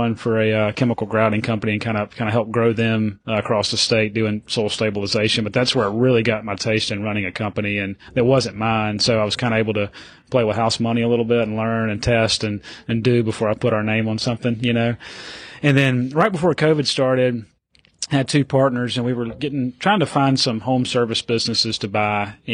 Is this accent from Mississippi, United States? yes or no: yes; Kosciusko, Mississippi, United States; I am from Kosciuszko originally.